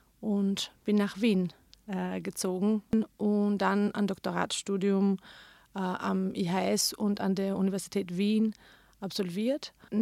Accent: Athens, Attica, Greece; German is a second language; moved away as an adult; now in Germany; Ich komme aus Athen, Griechenland. Ich bin dort aufgewachsen und bin dann mit 25 Jahren ins Ausland gegangen, um mein Masterstudium zu machen.

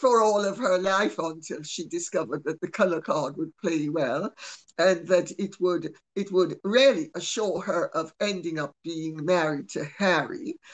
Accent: Jamaica; I mean, I'm Jamaican, I can tell you.

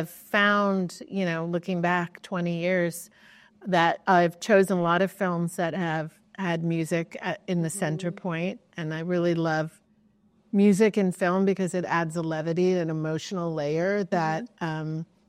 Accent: New York City, New York, United States; born there; I was born in New York City in the West Village at the time when … was living in the West Village

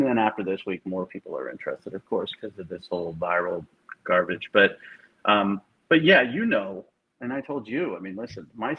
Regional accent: New England, United States; because I grew up in New England and I don't dislike the Patriots, but I'm not a Patriots fan.

